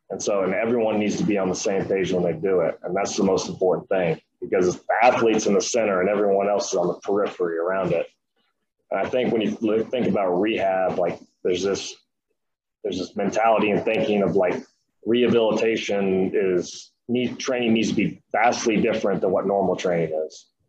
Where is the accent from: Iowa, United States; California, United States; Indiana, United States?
Indiana, United States; So I was at Purdue, you know, I'm from Indiana, so like it's home for me.